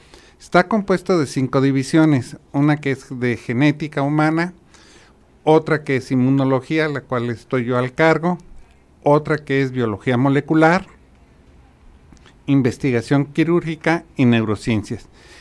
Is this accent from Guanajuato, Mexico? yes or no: no; Guadalajara, Jalisco, Mexico; Posteriormente regresé a mi tierra natal, aquí a Guadalajara